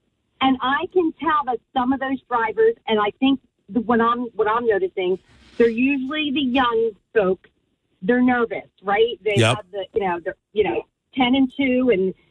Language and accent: English; Pennsylvania, United States; I'm from Pennsylvania, so I was torn.